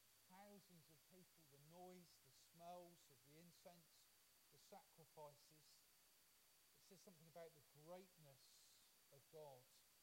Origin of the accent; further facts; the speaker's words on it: United Kingdom; You see, we're British. Stiff upper lip, unless it's football or sport or cricket or whatever it is that you enjoy.